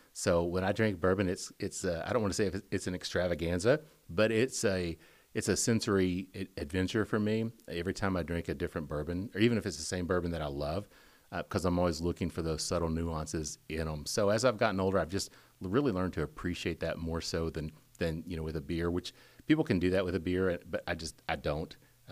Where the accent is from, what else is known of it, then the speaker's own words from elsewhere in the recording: Kentucky, United States; when I was a kid growing up in Eastern Kentucky, and UK basketball was a big thing.